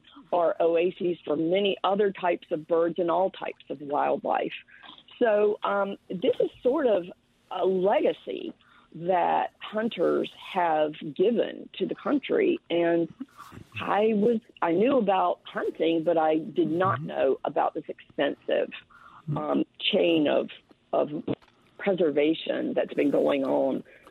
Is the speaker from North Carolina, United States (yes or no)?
yes; North Carolina, United States; Ducks Unlimited got its original start in North Carolina, which happens to be my home state.